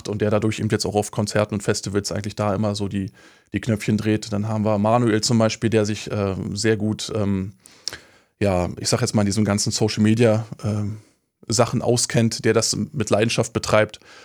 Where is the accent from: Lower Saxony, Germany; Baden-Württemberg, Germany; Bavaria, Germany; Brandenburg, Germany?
Brandenburg, Germany; Also ich bin ja ursprünglich auch aus Brandenburg, aus Prignitz-Ruppin